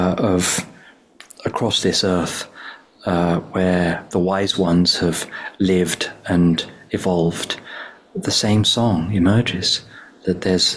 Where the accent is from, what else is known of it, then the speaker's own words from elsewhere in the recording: England, United Kingdom; But yeah, so I grew up in England.